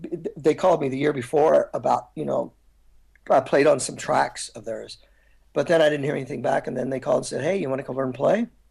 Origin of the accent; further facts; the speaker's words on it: Kentucky, United States; I grew up in the Midwest, like in Kentucky